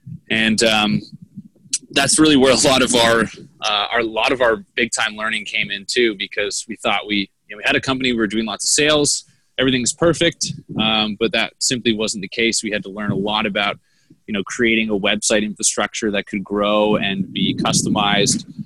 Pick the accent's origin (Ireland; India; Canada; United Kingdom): Canada; now in United States; and I'm from Canada originally, and he was living in California.